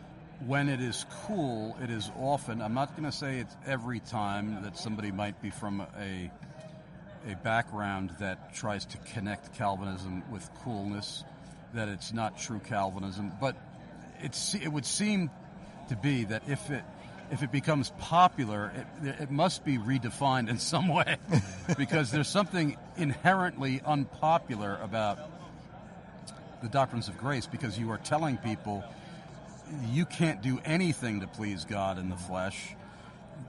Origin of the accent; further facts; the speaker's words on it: New York, United States; He's when he found out that I was from New York